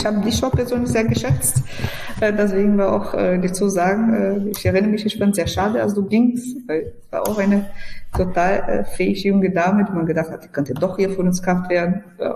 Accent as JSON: {"language": "German", "country": "Brazil", "tie": "born or raised there", "second_language": "German", "moved": "as an adult", "lives_now": "Germany", "said": "ich bin in Brasilien geboren, bin nach Deutschland als Erwachsener gekommen, habe ich mit 23 Jahre alt guten Tag gelernt"}